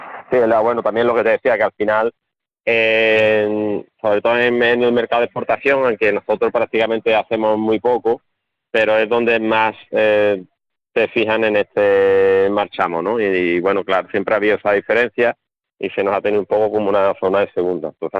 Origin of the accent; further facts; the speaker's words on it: Trebujena, Andalusia, Spain; lo que siempre he dicho yo aquí en mi pueblo, en cuanto a calidad de los mostos de Trebujena